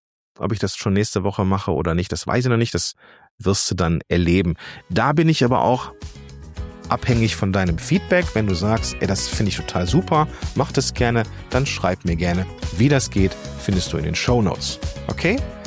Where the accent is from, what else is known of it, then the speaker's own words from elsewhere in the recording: North Rhine-Westphalia, Germany; Ich bin ein Kind des Ruhrgebiets und des Rheinlands, des Zweistromlands quasi.